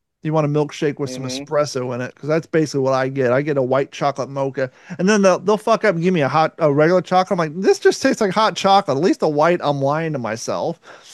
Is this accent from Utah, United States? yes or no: no; Ohio, United States; accent: Ohio; I already had my Ohio accent.